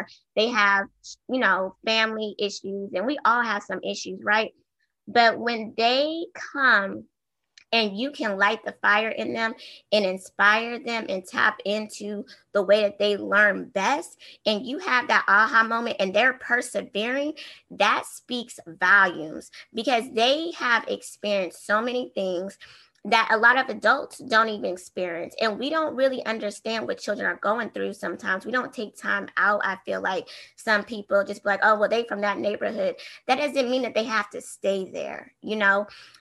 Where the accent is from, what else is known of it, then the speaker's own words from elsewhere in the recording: Tacoma, Washington, United States; I was serving at a local elementary school in Tacoma, Washington. So I'm from the West Coast.